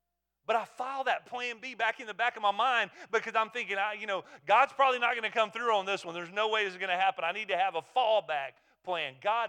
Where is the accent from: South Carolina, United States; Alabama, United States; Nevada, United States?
Alabama, United States; Now, I'm from Blount County, Alabama